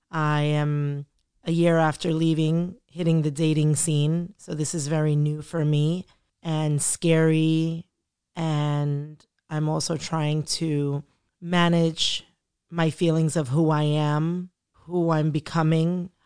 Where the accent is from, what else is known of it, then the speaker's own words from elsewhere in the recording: New York, United States; I'm from New York, and I'm 43 years old